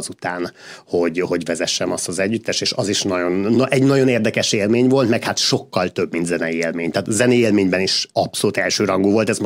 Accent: Budapest, Hungary; born or raised there

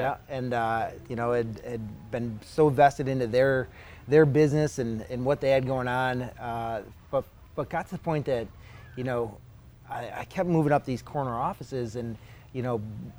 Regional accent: Buffalo, New York, United States; So grew up in Buffalo, New York, and lived there for up until I was about 21, and went to college in upstate New York, and moved to Rochester, New York, which is still upstate New York.

